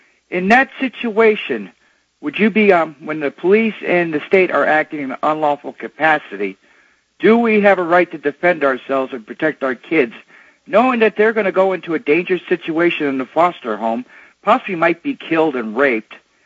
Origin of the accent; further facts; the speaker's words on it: Florida, United States; I come from Florida, and I watch this way too often.